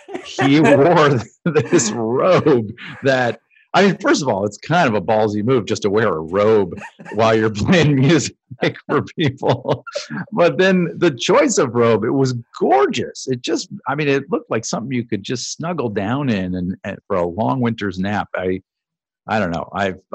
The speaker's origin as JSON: {"language": "English", "town": "Atlanta", "region": "Georgia", "country": "United States", "tie": "born or raised there", "said": "I grew up in Atlanta, Georgia, in a pretty urban environment. Grew up right in the city of Atlanta, but I did spend summers in North Carolina"}